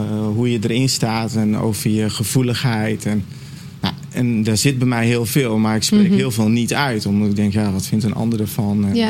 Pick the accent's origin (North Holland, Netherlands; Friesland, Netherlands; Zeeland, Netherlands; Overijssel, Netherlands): Overijssel, Netherlands; Ommen; Ik kom uit Ommen, zei ik al in de lift. Nou, dat is een vrij dorpse omgeving.